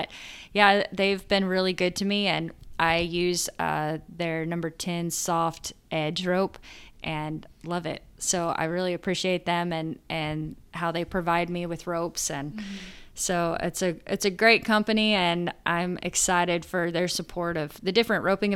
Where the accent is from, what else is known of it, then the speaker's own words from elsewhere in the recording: Kansas, United States; And I loved representing my home state of Kansas and the great people that are there.